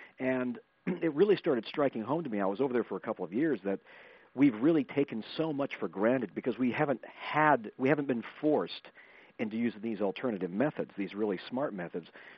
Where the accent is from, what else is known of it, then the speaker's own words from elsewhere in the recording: Portland, Oregon, United States; And I'm from the Pacific Northwest, Portland, Oregon